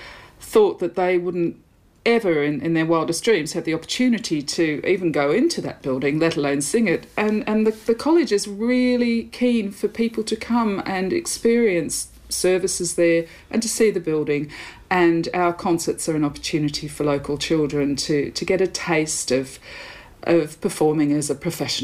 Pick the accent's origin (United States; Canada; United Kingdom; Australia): Australia; I am Australian.